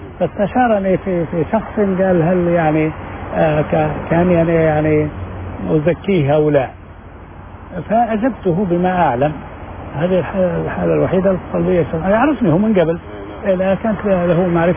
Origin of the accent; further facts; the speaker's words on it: Libya; أنا يعني ليبي وإقامتي في ليبيا ليس لدي إقامة هنا وسفارتكم غير موجودة في طرابلس وأنا عندي إقامة في قطر